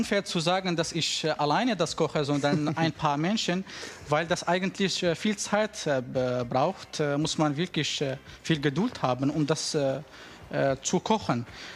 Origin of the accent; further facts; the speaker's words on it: northern Syria, Syria; German is a second language; now in Germany; Ich komme auch aus Syrien. Ja, in bestimmten, ich komme aus einem bestimmten Ort aus Syrien, Nordsyrien. Und da bin ich aufgewachsen und dann so habe ich da studiert und in die Schule gegangen.